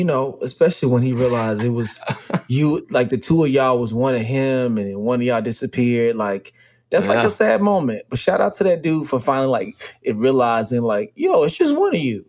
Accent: Dallas, Texas, United States; I'm from Dallas, and a lot of the friends that I graduated with did not have a strong educational foundation

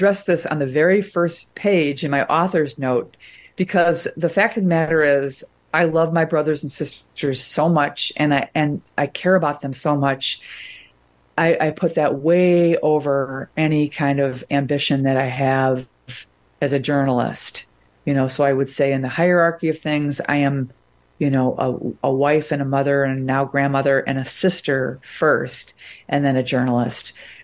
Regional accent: Wilmette, Illinois, United States; And I said, I'm like, shut up. I'm from Wilmette.

